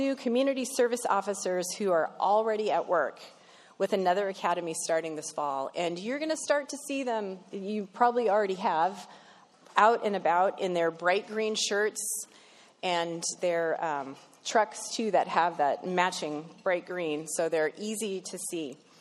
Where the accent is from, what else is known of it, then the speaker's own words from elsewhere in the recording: Palmer, Alaska, United States; My family first moved to Anchorage in the 70s, but I grew up in Palmer, and as a kid, Anchorage felt like the big, exciting city